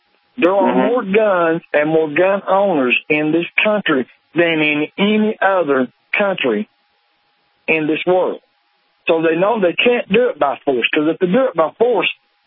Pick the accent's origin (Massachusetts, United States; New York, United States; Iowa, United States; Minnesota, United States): New York, United States; I got an aunt who moved to New York. I'm Italian from New York.